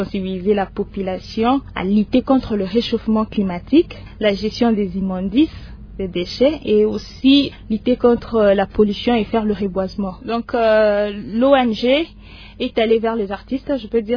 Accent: DR Congo; On dit Botoné parce que nous sommes Congolais.

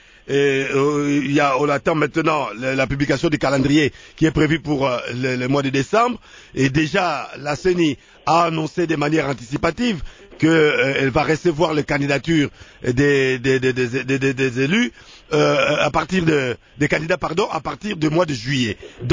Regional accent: Kananga, Kasaï-Central, DR Congo; Moi, je viens de Kananga

